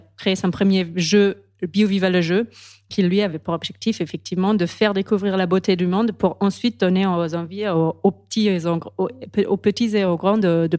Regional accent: Germany; French is a second language; Oui, moi, en fait, je suis allemande. Donc, c'est pour ça le petit accent.

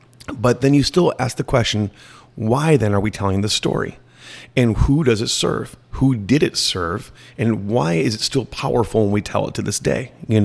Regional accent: Michigan, United States; So I grew up in the Northwoods of Michigan with literally 4 feet of snow

